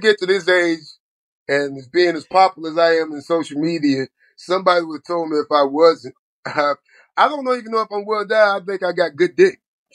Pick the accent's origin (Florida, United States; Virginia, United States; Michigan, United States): Florida, United States; Like, I'm from Florida, and I lied and said I went to Morris Brown, but I didn't.